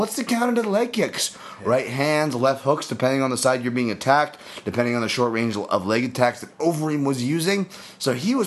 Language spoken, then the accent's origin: English; Hawaii, United States; you hear me talking about being Hawaiian?